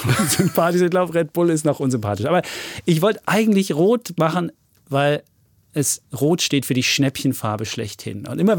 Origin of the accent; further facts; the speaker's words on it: Leipzig, Saxony, Germany; ich bin als Leipziger.